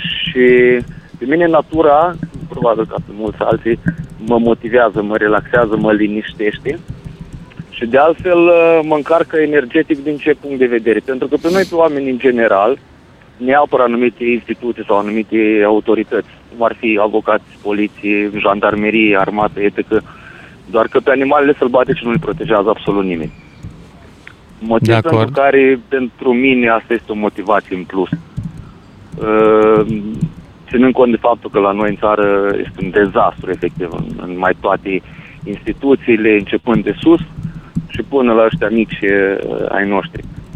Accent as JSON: {"language": "Romanian", "region": "Suceava County", "country": "Romania", "said": "Vă sunt de la Suceava, din inima munților."}